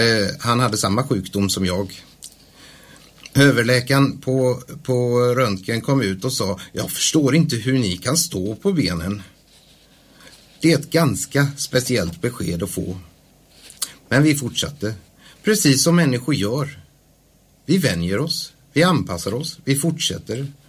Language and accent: Swedish; Daxås, Halland County, Sweden; also born or lived in Hisingen; Som ni hör så kommer jag inte från Falköping. Jag föddes på Hisingen. Men växte upp i Daxås i Varbergs kommun. Jag hade en bokskog och en damm som lekplats.